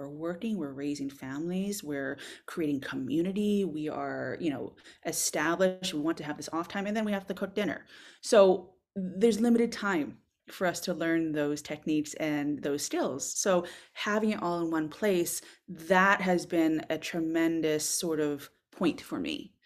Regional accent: Boston, Massachusetts, United States; now in Berkshire Mountains, United States; And again, I'm from New England. Mm-hmm. I'm originally from Boston. Now I live out in the Berkshire Mountains

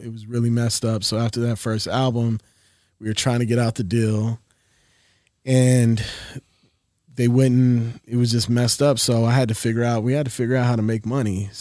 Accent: New Orleans, Louisiana, United States; also born or lived in Colorado; And, you know, we moved around a lot. Colorado, spent time growing up in New Orleans.

